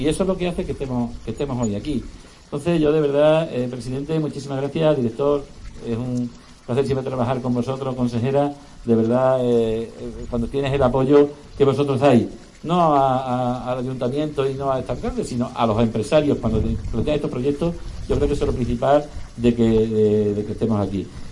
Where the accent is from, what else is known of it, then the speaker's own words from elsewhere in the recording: Monesterio, Extremadura, Spain; como somos de Monesterio, como nosotros nada